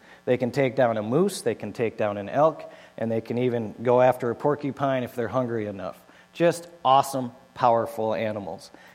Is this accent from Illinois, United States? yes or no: no; Minnesota, United States; moved away as an adult; But I'm originally from Minnesota. We got walleyes and mosquitoes, and I got smart and moved out of Minnesota almost 16 years ago.